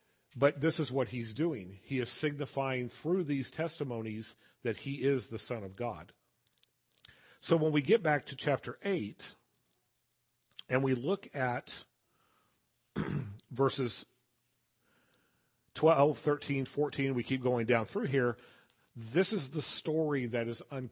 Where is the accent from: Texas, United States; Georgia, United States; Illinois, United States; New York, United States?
Texas, United States; Dallas; In other words, I grew up in Dallas. You guys don't know that.